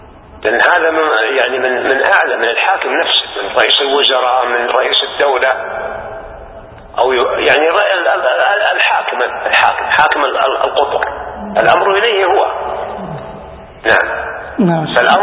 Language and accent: Arabic; Saudi Arabia; عندنا في السعودية